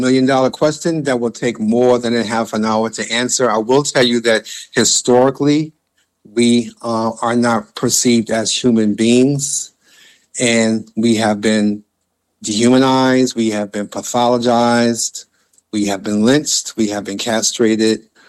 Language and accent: English; Chicago, Illinois, United States; I was born and raised in Southside Chicago in 1960. And, you know, we all knew each other two, three, four blocks away.